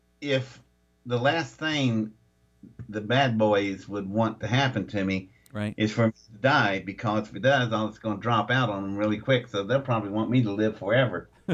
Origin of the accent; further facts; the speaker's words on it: West Virginia, United States; I'm from West Virginia.